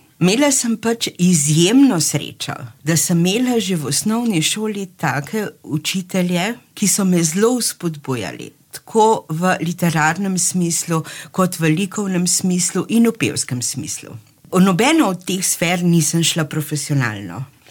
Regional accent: Ljubljana, Central Slovenia, Slovenia; born there; Rojena sem v Ljubljani, v centru Ljubljane, zraven radija televizije.

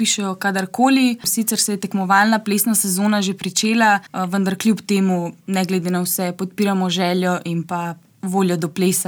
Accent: Ljubljana, Central Slovenia, Slovenia; Ja, tako je, prihajam iz Ljubljane

